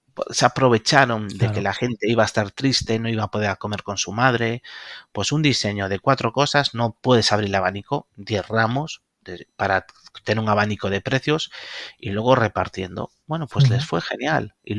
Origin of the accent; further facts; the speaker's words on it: Galicia, Spain; los que somos gallegos, gracias al valor de muchos de nuestros abuelos que emigraron